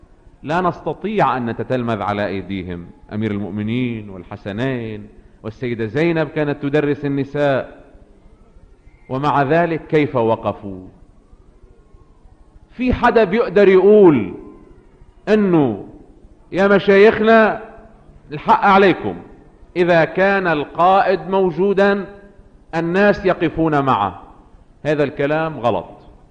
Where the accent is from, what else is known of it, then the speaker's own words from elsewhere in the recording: Lebanon; الفهم مش موجود عندنا بلبنان